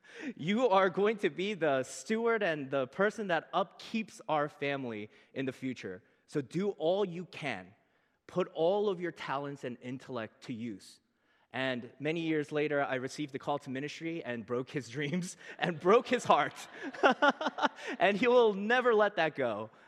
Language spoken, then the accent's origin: English; United States; But I remember as I was growing up in America, finances became an incredibly primary concern of my family